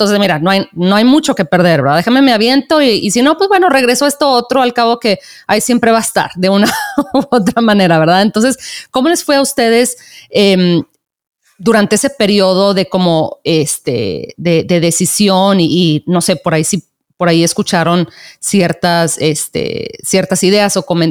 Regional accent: Mexico; Yo soy de México y he viajado un par de veces a España, pero más como de vacaciones, ¿verdad?

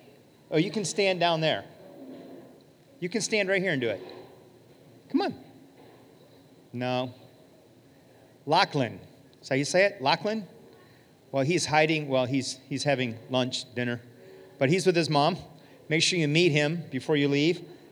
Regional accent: Detroit, Michigan, United States; I grew up in Detroit. This is not dangerous.

